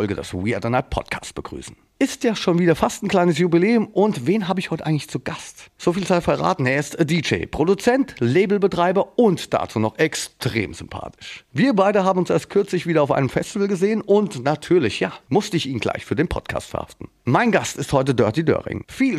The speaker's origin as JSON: {"language": "German", "town": "Frankfurt", "region": "Hesse", "country": "Germany", "said": "Bei mir absolut, klar, als Frankfurter."}